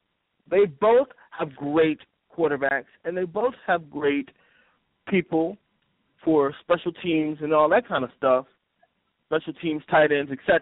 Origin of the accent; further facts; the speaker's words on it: Milwaukee, Wisconsin, United States; now in Dallas, United States; I come from Milwaukee, of course, and I live in Dallas